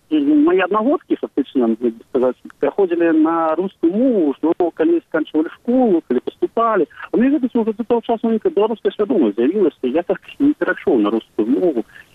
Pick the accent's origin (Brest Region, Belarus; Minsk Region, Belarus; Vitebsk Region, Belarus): Minsk Region, Belarus; я сам з Барысаўскага раёну